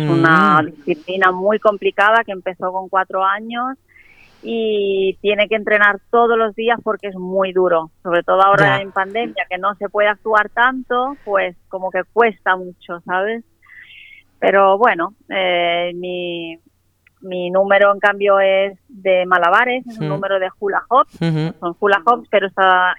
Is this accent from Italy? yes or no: yes; Italy; Spanish is a second language; somos mi marido y yo, somos artistas italianos, quinta generación de circo